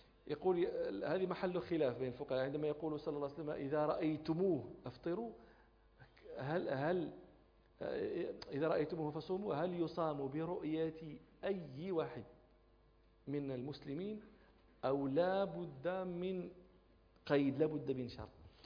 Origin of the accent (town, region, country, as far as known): Morocco